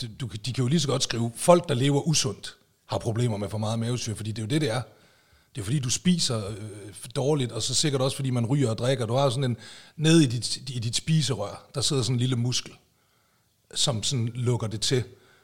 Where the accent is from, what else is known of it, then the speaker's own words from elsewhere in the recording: Aalborg, North Denmark Region, Denmark; Jeg er også fra Aalborg, og sådan noget der.